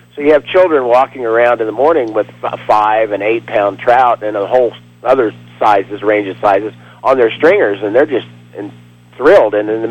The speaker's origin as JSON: {"language": "English", "town": "Kansas City", "region": "Kansas", "country": "United States", "tie": "born or raised there", "also_born_or_lived": "Iowa", "said": "Well, I grew up in Kansas, in Kansas City pretty much, and some of it in Iowa"}